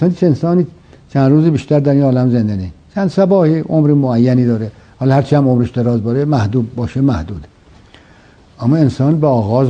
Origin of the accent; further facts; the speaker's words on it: Isfahan, Iran; ما که اهل اصفهانیم، رودخانه زاینده رو که سابقه آب داشته، حالا متاسفانه نداره